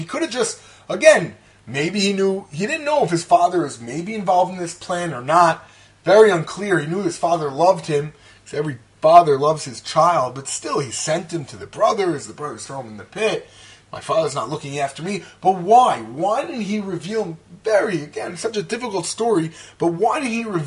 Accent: Edison, New Jersey, United States; I remember when I was in 6th grade, I was raised in Edison, New Jersey.

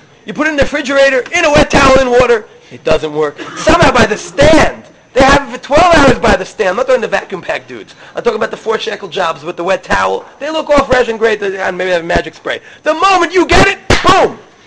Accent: Brooklyn, New York, United States; I grew up in Brooklyn, a little distance from the Lubavitcher Rebbe.

